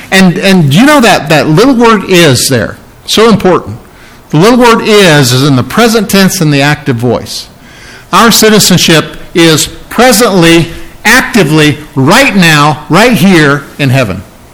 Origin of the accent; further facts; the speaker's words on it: England, United Kingdom; now in United States; I'm from England. I'm, you know, that word. My mom was Dutch.